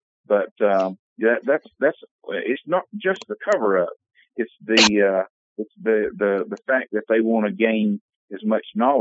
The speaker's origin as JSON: {"language": "English", "town": "Commerce", "region": "Georgia", "country": "United States", "tie": "born or raised there", "said": "I grew up in Commerce, Georgia, which is a little town between Atlanta and Greenville, South Carolina."}